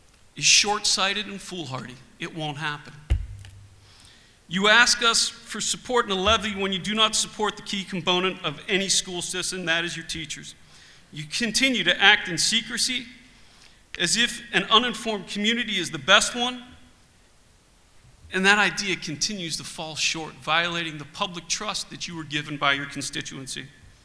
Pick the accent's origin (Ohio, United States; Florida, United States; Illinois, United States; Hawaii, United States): Ohio, United States; Youngstown; It reminds me of the stories my dad told me growing up in Youngstown about the mob and how they came up with things.